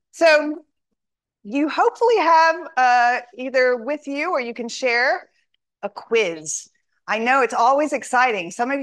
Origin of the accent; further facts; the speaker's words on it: Houston, Texas, United States; When I was growing up, I grew up at outside of Houston, actually. It's now very much inside of Houston, but then it was just on the outside of Houston.